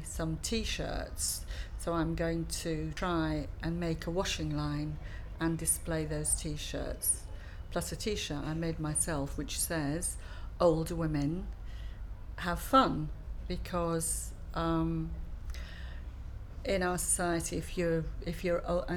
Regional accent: Bradford, Yorkshire and the Humber, United Kingdom; I'm 63 years old, and I'm from Bradford in West Yorkshire.

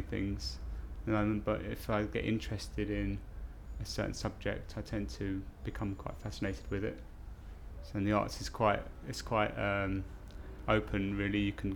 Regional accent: London, United Kingdom; We'd go to London occasionally when we were kids, but most of the time it was spent in outer London, in Greater London, down in down Streatham.

